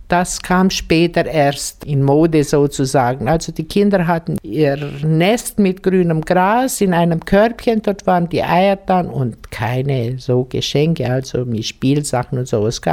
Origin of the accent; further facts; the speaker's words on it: Bogarosch, Timiș County, Romania; Bei uns in Bogarosch gab es weder das Eiertixen noch die Mädelspritze.